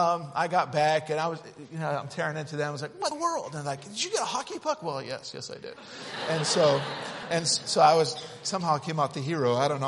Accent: Utah, United States; And I grew up in Utah, and my best friend, in a small Christian school, there wasn't a whole lot of people my age.

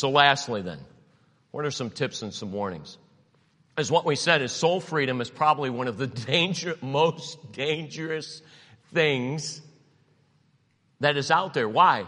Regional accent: Cleveland, Ohio, United States; I grew up in Cleveland.

